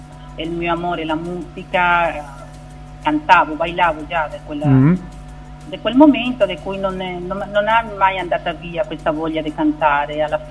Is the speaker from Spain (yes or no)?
no; Santo Domingo, Distrito Nacional, Dominican Republic; ispirandomi ai ritmi che hanno segnalato la mia infanzia a Santo Domingo.